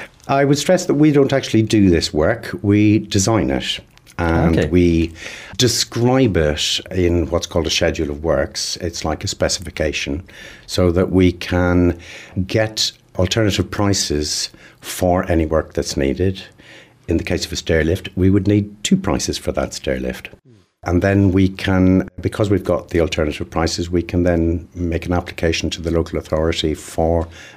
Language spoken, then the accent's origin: English; Ireland; I come from Ireland. Extended families still is the system that operates in Ireland.